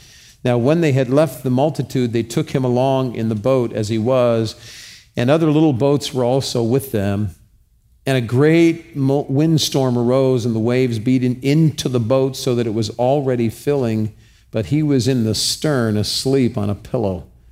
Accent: California, United States; I'm a pastor from California.

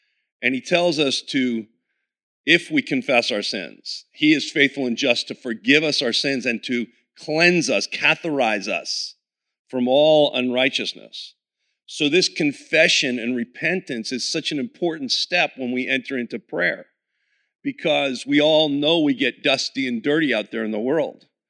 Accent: New Jersey, United States; I'm from Jersey. I offend people every day.

